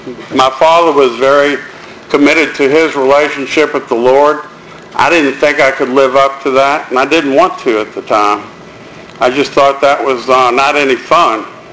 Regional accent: New Orleans, Louisiana, United States; As Jim said, I was raised in New Orleans

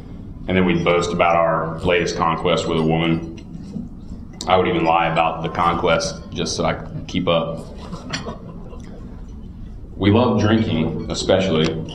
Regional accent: Norcross, Georgia, United States; I grew up in Atlanta, Georgia, in a little suburb called Norcross.

